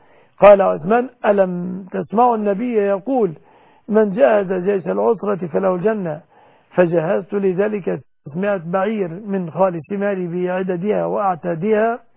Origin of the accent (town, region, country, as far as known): Egypt